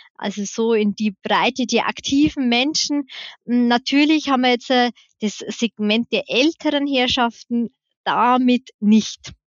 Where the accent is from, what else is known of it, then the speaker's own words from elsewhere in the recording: Bavaria, Germany; Also bei uns in Bayern gibt es eben den bayerischen Bildungscheck.